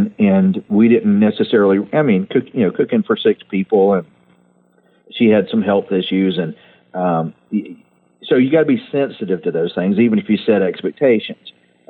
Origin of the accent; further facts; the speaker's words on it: the South, United States; But I also, you know, we're from the South. A lot of Southern traditions and foods are being lost.